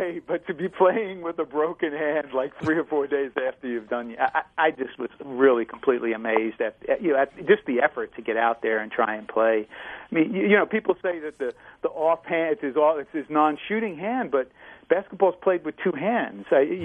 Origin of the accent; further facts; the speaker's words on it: New York, United States; I was from New York. We did things a little differently.